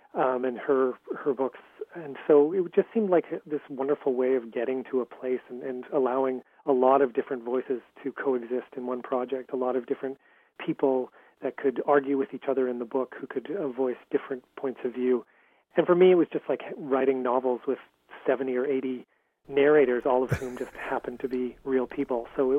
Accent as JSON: {"language": "English", "region": "West Coast", "country": "Canada", "tie": "born or raised there", "also_born_or_lived": "London", "said": "I'm Canadian and I grew up on the West Coast."}